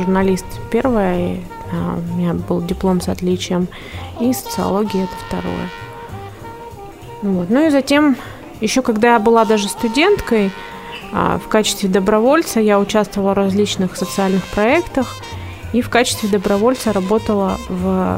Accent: Krasnoyarsk, Krasnoyarsk Krai, Russia; я родилась и выросла в Сибири, и живу, собственно, в Сибири. Родилась в городе Красноярске, закончила школу-интернат номер 21 в городе Абакане, после чего поступила в Новосибирский государственный университет.

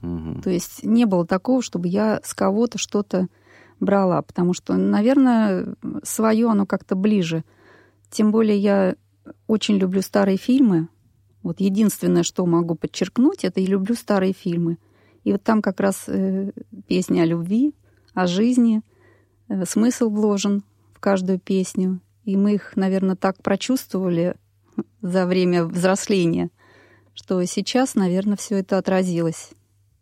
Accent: Moscow, Russia; Я москвичка, родилась на Красной Пресне. Жила там до 6 лет, потом переехали в Тушинский район и по сей день живу сейчас там с семьей.

